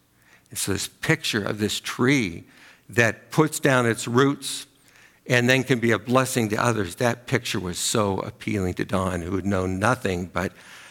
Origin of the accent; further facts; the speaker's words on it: Oregon, United States; I can remember as a kid, I grew up in Oregon, but we would make trips back to northern Wisconsin, where my mom was from